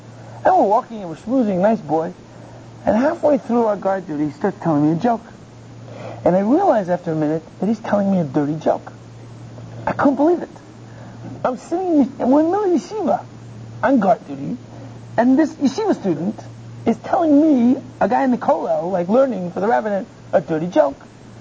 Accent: United States; now in Israel; And I actually came to the yeshiva as an American. And then eventually I stayed, I became Israeli, joined the army

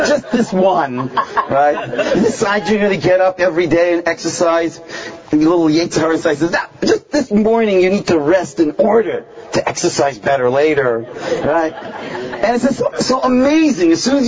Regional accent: Toronto, Ontario, Canada; the lakeshore in Toronto, which actually, growing up in Toronto, I never went to.

